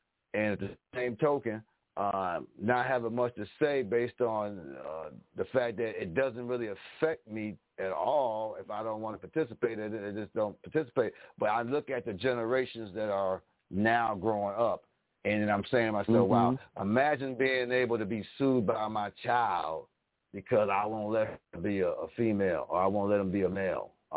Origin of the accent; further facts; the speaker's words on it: St. Louis, Missouri, United States; from St. Louis, much love to you